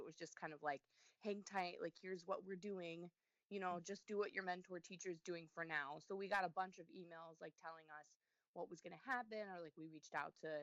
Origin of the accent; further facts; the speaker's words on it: Johnsburg, Illinois, United States; So I'm from Johnsburg, Illinois. So it's actually, I know I'm from across the border, but so it's about an hour from Parkside in Carthage.